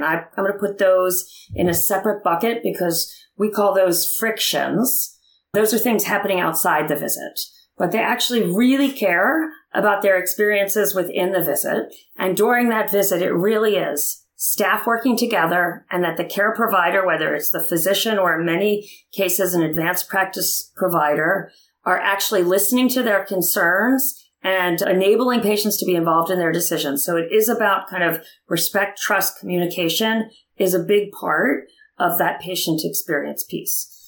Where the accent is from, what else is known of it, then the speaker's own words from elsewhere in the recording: New England, United States; I'm from New England. Do your job, Bill Belichick quote.